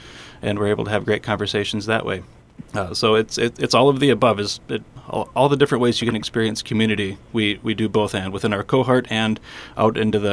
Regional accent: Two Harbors, Minnesota, United States; I grew up here, so I know everything about Two Harbors. I teach here, I coach here. Yeah, I'm good. I'm from Two Harbors.

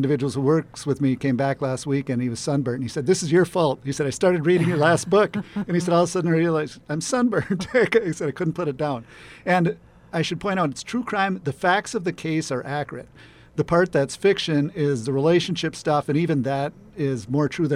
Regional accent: Piers, Minnesota, United States; Well, I was raised in a small farming community in central Minnesota called Piers

